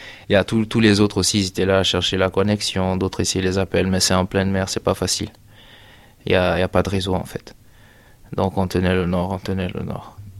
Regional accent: Guinea; J'ai parlé en soussou. Le soussou, c'est un peu la langue nationale dans le pays. La Guinée Kanana, je suis guinéen.

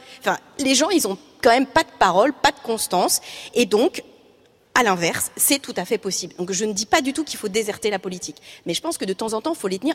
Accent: France; on est français

